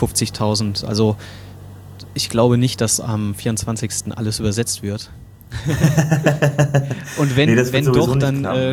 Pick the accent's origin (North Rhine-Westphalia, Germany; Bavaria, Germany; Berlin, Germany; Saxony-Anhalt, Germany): Berlin, Germany; Ich weiß als Berliner, dass das Berliner WordPress Meetup auch so ein den Global Translation Day mitmacht.